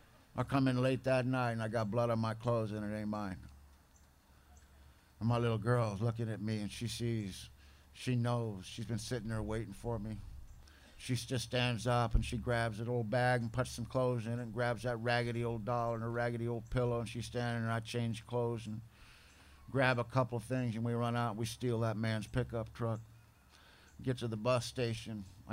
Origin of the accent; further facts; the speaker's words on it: California, United States; I'm from Southern California. That ain't no big deal, you know. But you people in the South are really uptight, man.